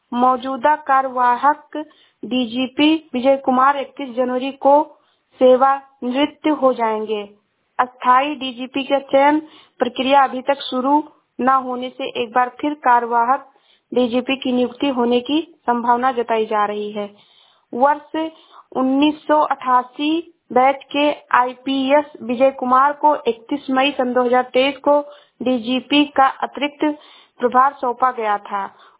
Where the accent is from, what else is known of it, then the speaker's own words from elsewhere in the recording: Uttar Pradesh, India; मैं जिला श्रावस्ती से हूँ।